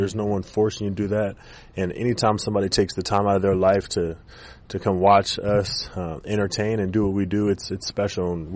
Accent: West Coast, United States; now in Jacksonville, United States; You know, I grew up on the West Coast. You know, this is my first time living on the East Coast

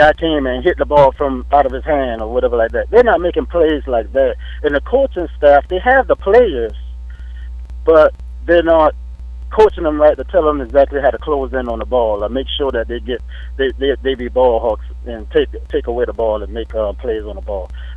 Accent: Savannah, Georgia, United States; I'm from Savannah.

